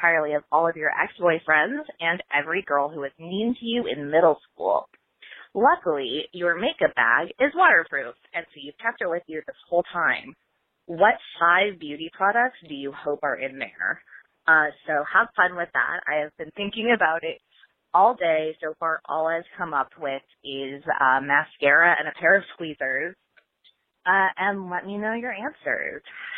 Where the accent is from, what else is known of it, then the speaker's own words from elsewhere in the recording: Seattle, Washington, United States; I am from Seattle.